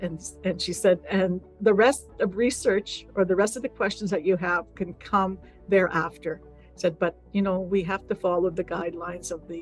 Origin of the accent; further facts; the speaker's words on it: Manitoba, Canada; I'm from Manitoba